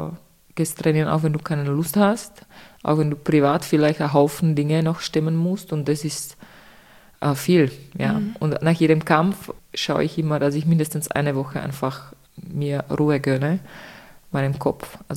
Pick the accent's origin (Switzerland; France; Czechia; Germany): Czechia; now in Austria; ich komme aus Tschechien, ja, das heißt, Österreich ist meine zweite Heimat, und ich liebe Österreich